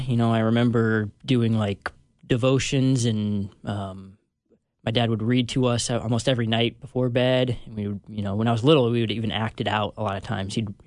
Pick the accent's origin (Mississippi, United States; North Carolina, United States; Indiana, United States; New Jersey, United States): Indiana, United States; also born or lived in Michigan; Well, I was born in Michigan and then moved to Indiana in about fifth grade. And that's where I basically grew up. Middle school and high school, and spent most of my life there.